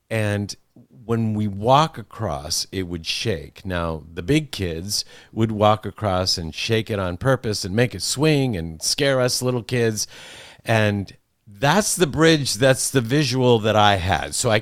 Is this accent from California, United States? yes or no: yes; Monterey, California, United States; Growing up in Monterey, California, we had Dennis the Menace Park.